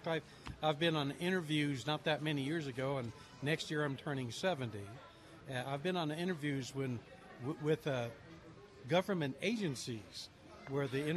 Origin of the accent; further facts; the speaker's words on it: Oklahoma, United States; also born or lived in San Joaquin Valley, California; now in Carson City, United States; Moved from the central San Joaquin Valley near Bakersfield, and originally from Oklahoma.